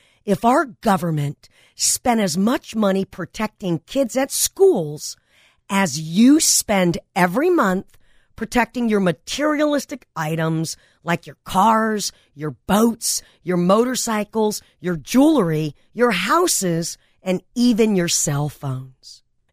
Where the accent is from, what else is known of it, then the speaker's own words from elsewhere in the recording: Granada Hills, California, United States; when I was a free-spirited tomboy growing up on Goya Street in Granada Hills, decades before becoming the tax lady and owner of the largest business of its kind in the country, I went to some of the best public schools in all of California